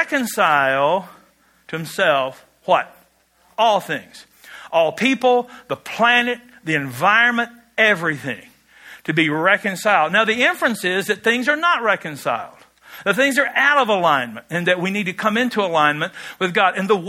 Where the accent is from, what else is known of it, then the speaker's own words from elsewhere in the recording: Kentucky, United States; I know this sounds weird because I'm from Kentucky. We're, you know, from Barron County.